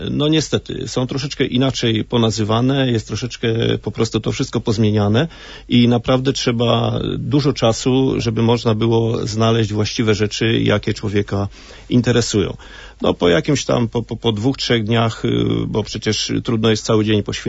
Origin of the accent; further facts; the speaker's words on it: Lublin Voivodeship, Poland; Ja pochodzę z Lubelszczyzny, dokładnie z Zamojszczyzny.